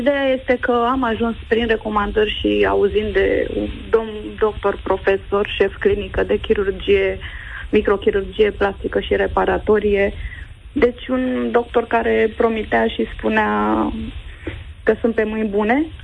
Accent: Bucharest, Romania; sunt din București și am acum 46 de ani.

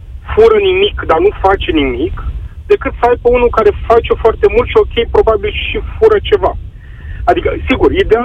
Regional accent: Ploiești, Prahova, Romania; Bun, eu sunt din Ploiești.

